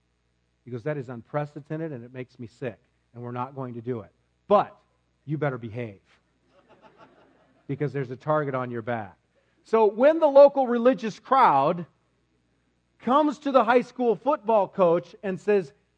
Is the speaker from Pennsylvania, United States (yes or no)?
no; Newton, Iowa, United States; Scott graduated from Newton, Iowa, my hometown, in 1980.